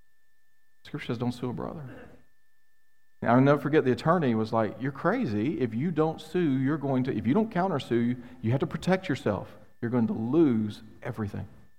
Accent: Mississippi, United States; I grew up in Mississippi. I got my permit at 14, got my license at 15.

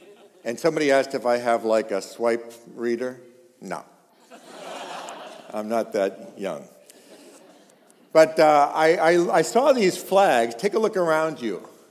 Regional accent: Arlington, Massachusetts, United States; now in Lexington, United States; I've lived in Boston all of my life. I come from Arlington. I live now in Lexington.

